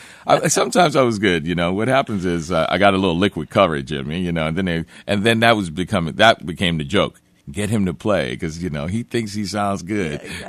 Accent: New Orleans, Louisiana, United States; And that was always a part of the culture that I grew up with in New Orleans, the social aid and pleasure clubs.

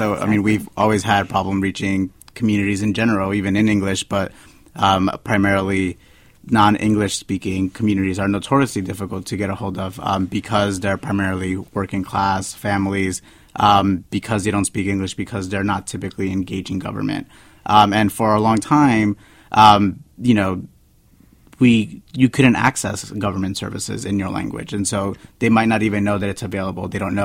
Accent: Perth Amboy, New Jersey, United States; We grew up in Perth Amboy, New Jersey, a heavily Hispanic city in New Jersey.

